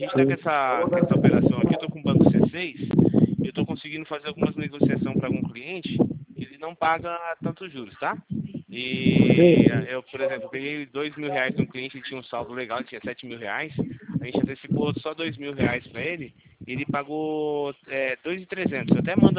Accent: Campinas, São Paulo, Brazil; eu sou aqui de Campinas, tá?

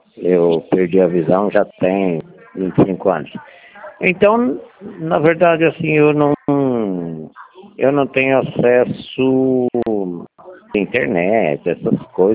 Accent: São Paulo, Brazil; Não, eu sou de São Paulo mesmo, capital

